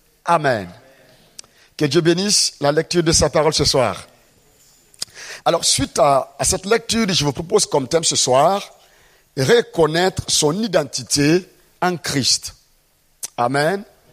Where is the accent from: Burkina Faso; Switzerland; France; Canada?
Burkina Faso; Je suis originaire du Burkina Faso. Et je suis pasteur dans une église Assemblée de Dieu dans la ville qu'on appelle Ouagadougou.